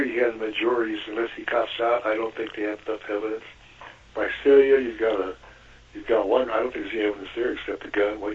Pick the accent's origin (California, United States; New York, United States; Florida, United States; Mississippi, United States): California, United States; born there; I was born here. I'm not a Californian. I live here.